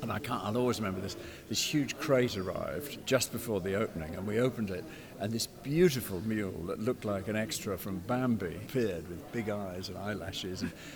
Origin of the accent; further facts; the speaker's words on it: Wimbledon, London, United Kingdom; Well, growing up in Wimbledon, this may be retrospective, but American popular culture was the great thing. There was a Western on television every night.